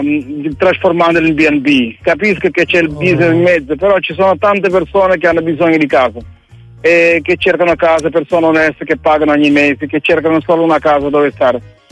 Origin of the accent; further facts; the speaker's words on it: Cape Verde; Io sono di Capoverde.